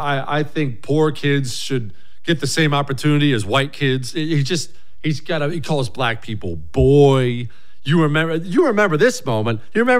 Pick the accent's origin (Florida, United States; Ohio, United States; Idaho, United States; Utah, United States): Ohio, United States; Steubenville; born there; You know, I was born in Steubenville, Ohio.